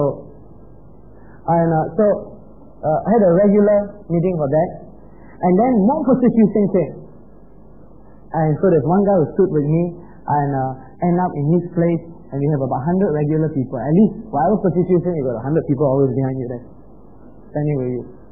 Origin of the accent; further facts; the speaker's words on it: Penang, Malaysia; moved away as an adult; also born or lived in Kuala Lumpur / United States; So I moved from Penang to KL. I was from Penang. And after the seminary, I never thought of changing a town, so I still was in Penang, based on ministry in Penang.